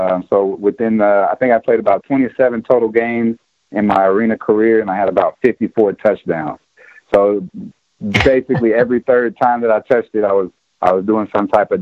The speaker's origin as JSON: {"language": "English", "town": "Coffeyville", "region": "Kansas", "country": "United States", "tie": "born there", "said": "Well, I came in from Coffeyville, Kansas, is where I was born, small town in southeast Kansas."}